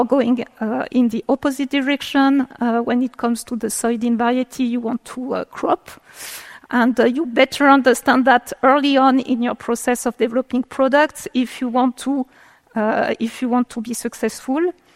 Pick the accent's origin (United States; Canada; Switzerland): Switzerland; Romandy; English is a second language; as you can guess from my accent, I'm coming from the French part of Switzerland.